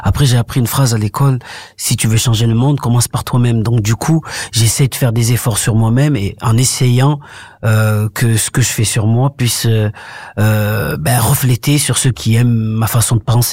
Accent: Comoros; ma mère elle est là-bas, je suis originaire des Comores.

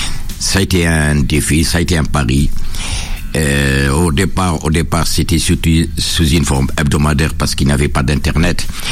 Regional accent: Sidi Bel Abbès, Sidi Bel Abbès Province, Algeria; je me suis lancé dans la création d'un journal à Sidi Belabès, c'est-à-dire dans ma ville natale.

